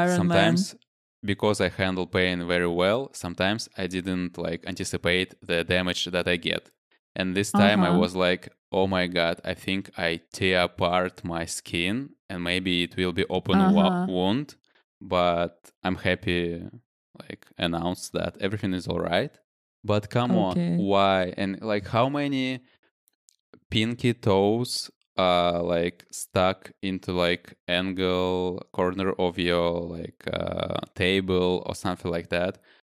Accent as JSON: {"language": "English", "country": "Russia", "second_language": "English", "said": "I'm from Russia, sorry."}